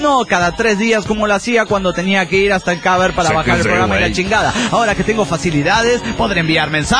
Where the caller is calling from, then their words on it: Pucallpa, Ucayali, Peru; vivo en un lugar muy alejado del centro de Pucallpa, exactamente a 15 kilómetros de Pucallpa